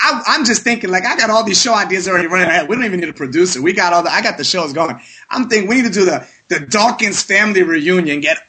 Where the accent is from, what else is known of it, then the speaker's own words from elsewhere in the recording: Italy; I grew up in Italy mostly, so I wasn't really around for, you know, during my high school years and stuff